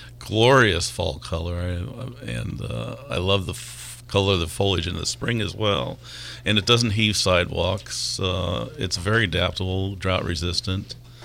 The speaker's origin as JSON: {"language": "English", "town": "St. Louis", "region": "Missouri", "country": "United States", "tie": "born or raised there", "said": "Yeah, I grew up in St. Louis."}